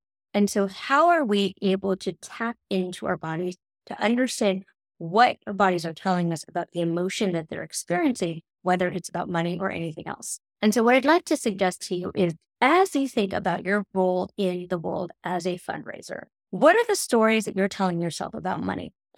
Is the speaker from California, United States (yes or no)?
yes; San Francisco, California, United States; I remember specifically when I was 8 years old, I grew up in San Francisco.